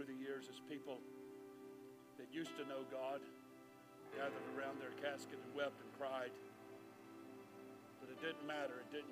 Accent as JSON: {"language": "English", "town": "Baton Rouge", "region": "Louisiana", "country": "United States", "tie": "born or raised there", "said": "I've been born and raised in this. As a matter of fact, I was born in Baton Rouge. I was gone about 10 years and came back. I know this area, was born here."}